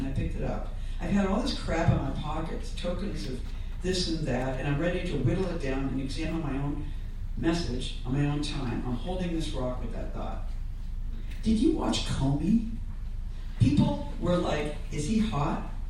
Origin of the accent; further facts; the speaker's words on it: Massachusetts, United States; I began my week of relaxing and working and being in my home state.